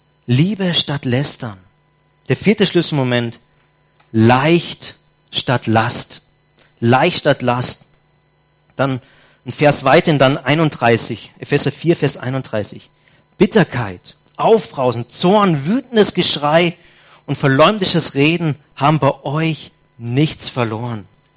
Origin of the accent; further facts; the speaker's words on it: Papua New Guinea; Wir sind ja als Missionarsfamilie in Papua-Neuguinea aufgewachsen